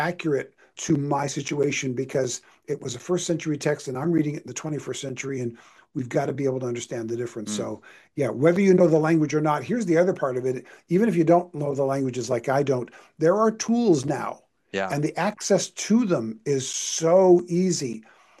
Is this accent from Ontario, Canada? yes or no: yes; Toronto, Ontario, Canada; moved away; also born or lived in California, United States; I was in California. So I was raised in Toronto, but by the time I went to Bible college, I was living in California.